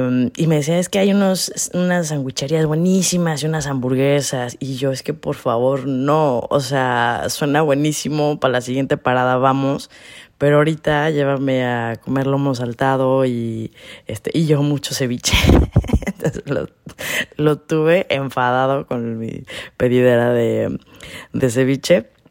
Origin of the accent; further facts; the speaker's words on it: Mexico; cuando ya descifran que soy mexicanísima